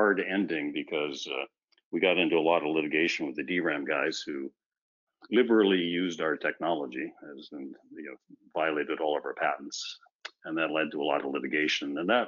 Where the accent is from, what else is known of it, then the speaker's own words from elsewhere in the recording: Canada; moved away as an adult; now in United States; I'm Canadian.